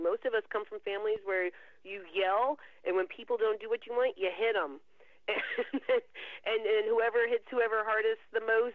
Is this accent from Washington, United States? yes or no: yes; Seattle, Washington, United States; I'm from Seattle. People are racist in Seattle against Californians.